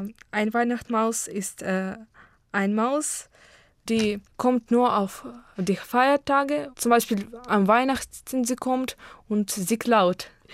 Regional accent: Ukraine; German is a second language; now in Germany; Ich komme aus der Ukraine. Ich bin 14 Jahre alt. Ich lerne Deutsch, weil ich in Deutschland lebe

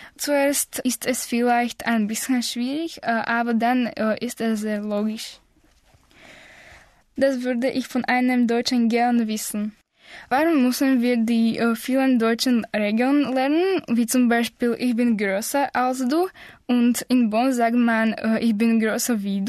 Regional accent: Slovakia; German is a second language; komme aus der Slowakei. Ich bin im Jahr 1999 geboren und ich bin Studentin.

